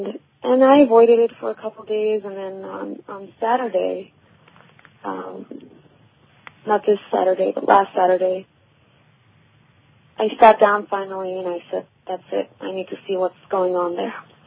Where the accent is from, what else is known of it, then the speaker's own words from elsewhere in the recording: Tehran, Tehran Province, Iran; I was born in Iran, in Tehran, and I grew up, I didn't know any Iran before the revolution.